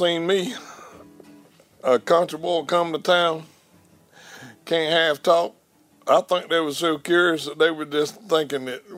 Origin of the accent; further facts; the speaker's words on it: Reidsville, Georgia, United States; I was born in Reidsville, Georgia, which is not but 7 miles from here. I hadn't been very far, so... I grew up on this farm where we're at now